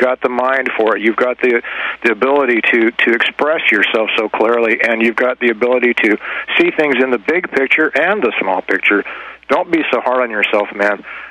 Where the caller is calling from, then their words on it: California, United States; I want people to know that. Make sure they get my name right in my file. And I'm calling from Northern California.